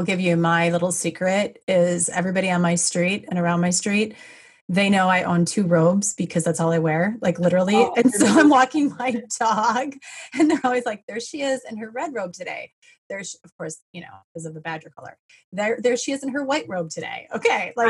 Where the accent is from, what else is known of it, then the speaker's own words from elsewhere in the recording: Midwest, United States; nope, I'm from the Midwest.